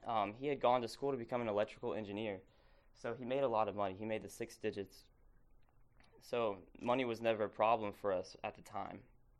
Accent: Arkansas, United States; also born or lived in South Carolina; So, I'm from Arkansas. I was born in South Carolina, but I'm from Arkansas, like Chuck said.

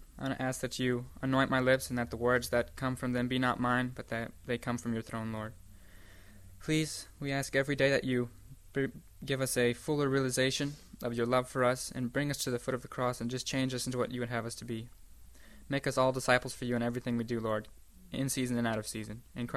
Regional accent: Colorado, United States; also born or lived in Texas; I was born in Texas, grew up in Colorado, and our tile layer gave us Doug Batchelor's New York series in 2003.

